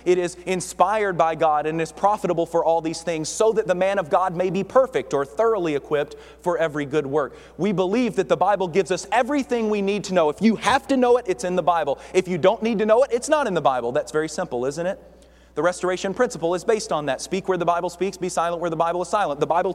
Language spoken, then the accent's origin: English; Kentucky, United States; I grew up in Western Kentucky where I was introduced to all this folksy wisdom.